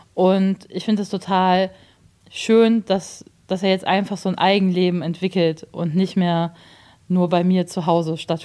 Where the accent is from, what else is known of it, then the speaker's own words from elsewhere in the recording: Kassel, Hesse, Germany; weil ich aus Kassel komme und ich es total schön fand, in meiner Heimat zu drehen